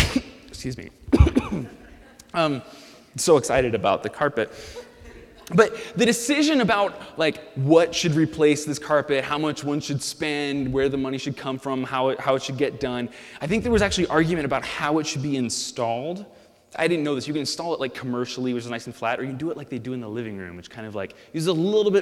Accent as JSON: {"language": "English", "town": "Chicago", "region": "Illinois", "country": "United States", "tie": "born or raised there", "lives_now": "New Haven, United States", "said": "before I came out to New Haven, I grew up on the North Shore of Chicago."}